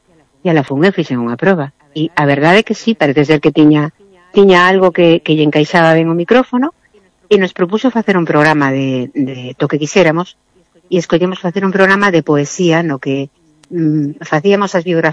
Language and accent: Galician; Cuba; Eu criei-me en Cuba